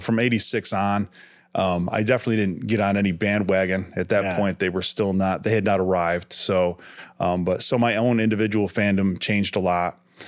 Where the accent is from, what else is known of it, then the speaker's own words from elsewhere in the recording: Pittsburgh, Pennsylvania, United States; born there; So my individual fandom changed a lot because I was born in Pittsburgh and I was a Steelers fan. So I was born in 1972.